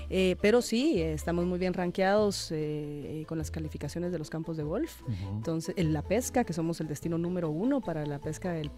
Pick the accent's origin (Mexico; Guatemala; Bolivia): Guatemala; y yo como guatemalteca me impresiono cada vez que entro